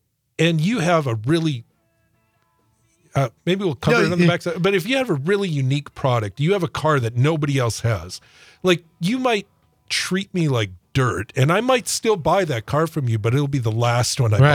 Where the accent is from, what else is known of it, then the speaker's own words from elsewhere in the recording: United States; And I mean, we're American citizens and we don't know what's happening from day to day.